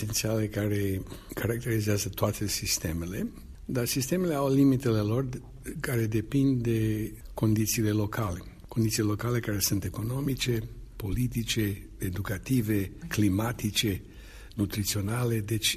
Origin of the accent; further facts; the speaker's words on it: Romania; îmi face o deosebită plăcere de a o face în țara mea natală și în acest an al Unirii.